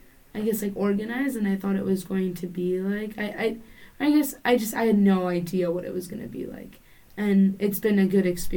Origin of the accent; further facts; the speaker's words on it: San Antonio, Texas, United States; And, like, I'm from San Antonio, Texas, so it's, like, Military City, USA.